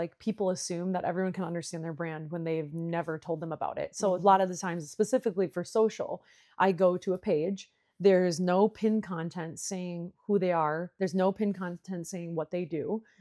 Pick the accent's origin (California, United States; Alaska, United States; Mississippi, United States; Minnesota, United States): Minnesota, United States; I'm from Minnesota, so this was just the example.